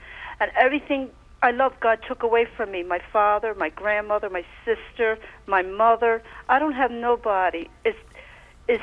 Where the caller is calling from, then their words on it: Philadelphia, Pennsylvania, United States; From Philadelphia.